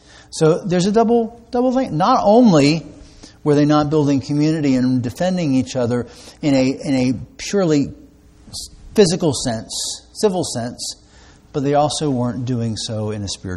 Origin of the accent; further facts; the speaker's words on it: Maryland, United States; I grew up outside of Baltimore